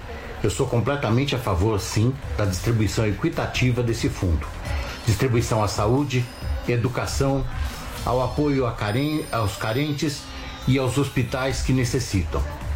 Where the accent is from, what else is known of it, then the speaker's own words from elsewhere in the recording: São Paulo, Brazil; sou de São Paulo, muito obrigado.